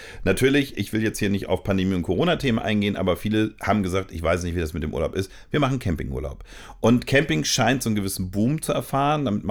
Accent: Hamburg, Germany; Nun komme ich auch aus Eimsbüttel, deswegen bin ich da schnell drauf.

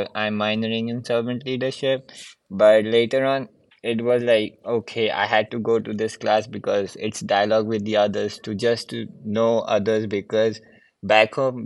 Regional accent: Karachi, Sindh, Pakistan; now in United States; I'm from Karachi, which is in Pakistan. It's a big city. And it's also like known as the industrial hub of Pakistan.

